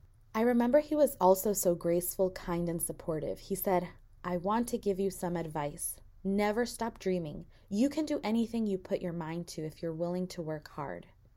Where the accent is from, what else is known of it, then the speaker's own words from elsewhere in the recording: Everett, Massachusetts, United States; I grew up in Everett, Massachusetts, and while I started high school, I was reflecting on the question that haunts everyone